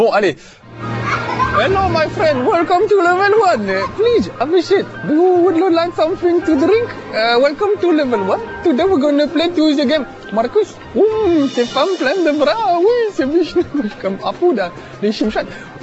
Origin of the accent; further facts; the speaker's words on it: France; Dans nos forêts, chez nous, en France, c'est pas du tout comme ça.